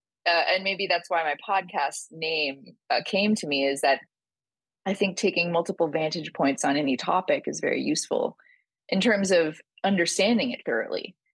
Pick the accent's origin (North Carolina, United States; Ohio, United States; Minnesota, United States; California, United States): California, United States; So I grew up in San Francisco Bay Area, and it's very saturated there with a lot of different views on spirituality and sexuality, I would say.